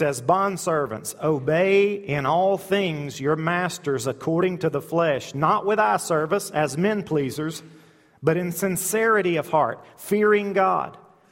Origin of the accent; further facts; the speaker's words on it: United States; I know as an American, we seem to want to have the good part, the salvation part